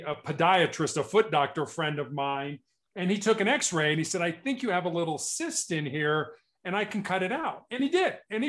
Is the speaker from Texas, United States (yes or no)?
no; Chicago, Illinois, United States; Background-wise, I was born and raised in Chicago. I'm the oldest of three boys.